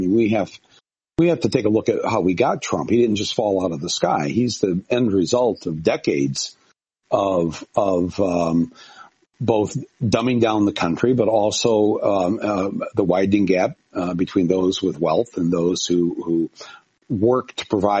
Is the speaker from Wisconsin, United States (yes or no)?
no; Michigan, United States; now in New York, United States; I've come from Michigan to New York to do the show. I come from the Brexit states out there